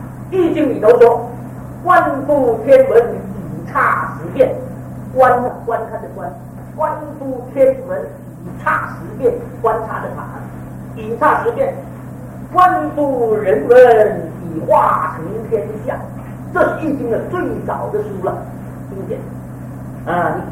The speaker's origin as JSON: {"language": "Chinese", "country": "Malaysia", "also_born_or_lived": "Taiwan / United States", "said": "我在马来西亚出生，我从马来西亚来，在台湾受过大学教育，在美国受神学教育"}